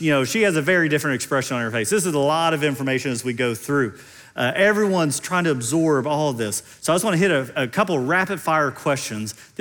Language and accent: English; Kentucky, United States; accent: Central Kentucky; And when I say it, my Central Kentucky accent starts to come back.